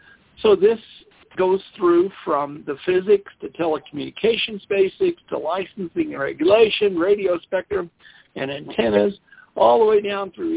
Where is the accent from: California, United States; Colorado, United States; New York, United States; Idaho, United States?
Colorado, United States; from Colorado. … from Colorado.